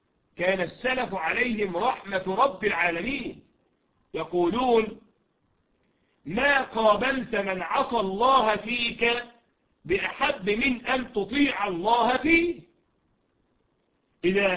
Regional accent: Egypt; نحن في بلدنا مصر نعاني من فتن عجيبة

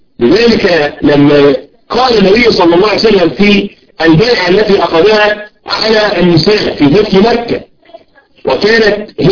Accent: Egypt; زي ما احنا نقول عندنا في مصر، نحن نقول في مصر أن يقول سلايف

